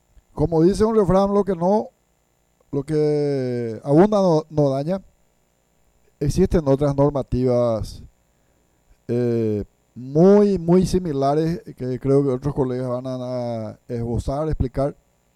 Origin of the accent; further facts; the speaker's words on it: Paraguay; debemos interpelarnos como ciudadanos paraguayos